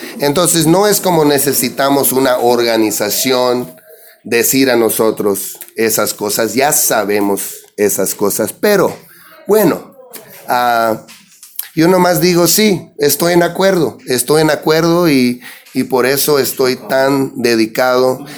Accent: San Diego, California, United States; Y también crecí en San Diego, una ciudad que está pegado con la frontera de los Estados Unidos y México.

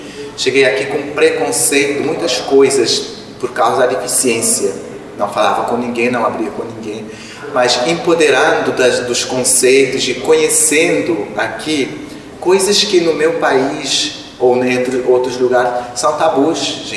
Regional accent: Cape Verde; Então, eu sou cabo-verdiano, É um país da África, que fica no Oceano Atlântico, né? São 10 ilhas.

